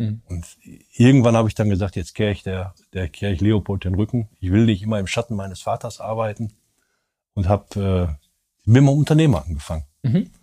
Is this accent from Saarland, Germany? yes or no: no; Wanne-Eickel, North Rhine-Westphalia, Germany; born there; also born or lived in Bottrop, Germany; Ich bin auf Kode geboren, in Wanne-Eickel. Bin mit meinem Vater praktisch hinterhergereist, der war Bergmann